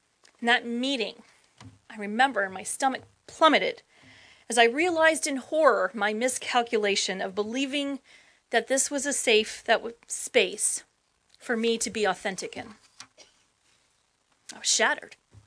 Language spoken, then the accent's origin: English; California, United States; The myriad of skin tones that I grew up with in Southern California was gone.